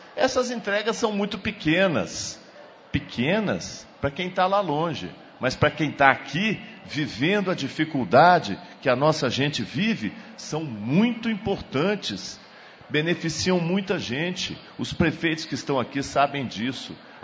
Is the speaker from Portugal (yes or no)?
no; Minas Gerais, Brazil; Nós somos mineiros. Nós podíamos ser carpinteiros, marceneiros, padeiros, serralheiros. Não, mineiros. Porque nascemos em Minas